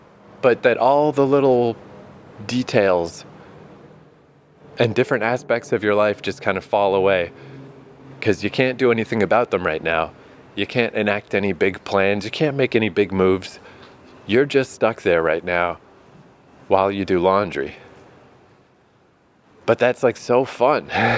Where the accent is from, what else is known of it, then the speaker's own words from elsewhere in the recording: Canada; I'm Canadian, I'll be all right.